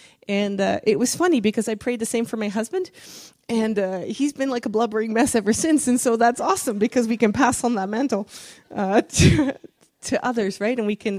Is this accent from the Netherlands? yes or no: yes; Netherlands; I'm Dutch, or at least I was raised in Holland for most of my life. I'm part Dutch, part British.